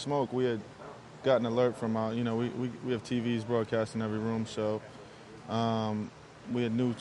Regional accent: Queens, New York, United States; I'm from Queens. I grew up and lived there my entire life

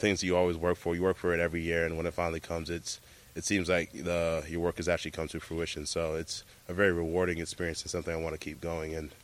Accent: Bronx, New York, United States; We're from the same neighborhood. He's from, like, Yonkers. I'm from the Bronx.

